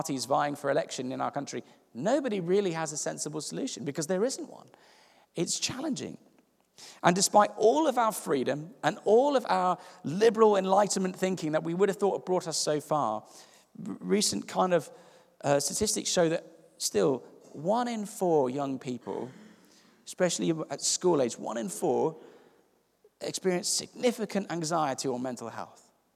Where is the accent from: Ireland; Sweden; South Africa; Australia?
South Africa; I grew up in South Africa. I grew up where the beaches are actually decent, on the east coast of South Africa.